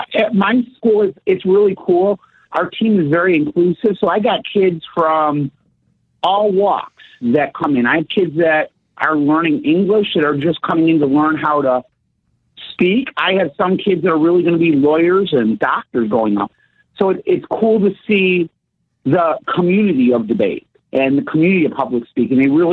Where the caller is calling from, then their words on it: Woodbridge, Virginia, United States; I'm calling from Woodbridge, Virginia.